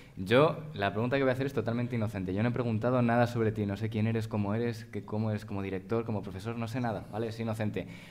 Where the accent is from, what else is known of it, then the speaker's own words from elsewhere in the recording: A Coruña, Galicia, Spain; Yo soy coruñés, soy gallego, lo siento.